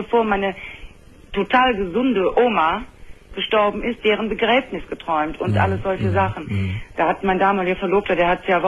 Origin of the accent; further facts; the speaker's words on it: Cologne, North Rhine-Westphalia, Germany; wir sind Kölner